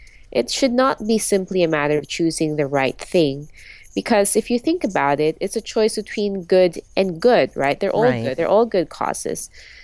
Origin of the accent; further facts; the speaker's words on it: Philippines; Well, I grew up in the Philippines, and you know, growing up in a place like that where there's a huge gap between the well-to-do and the underprivileged